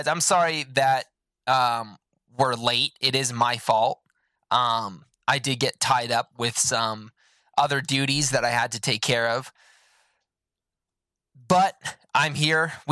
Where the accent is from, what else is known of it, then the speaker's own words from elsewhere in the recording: United States; Because I'm American, and I get the biggest one you can get because that's just what we do.